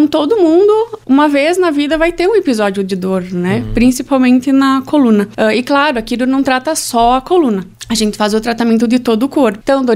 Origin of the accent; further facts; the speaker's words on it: São José do Ouro, Rio Grande do Sul, Brazil; Não, eu sou de São José do Ouro e eu atendo aqui em Campos Novos a cada 15 dias